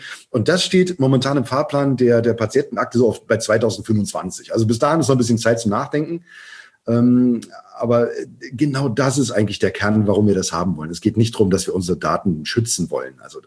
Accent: Germany; ich bin in der BRD geboren und groß geworden.

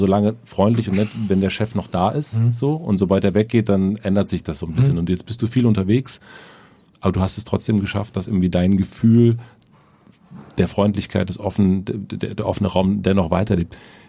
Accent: Berlin, Germany; als Berliner kaum vorstellbar

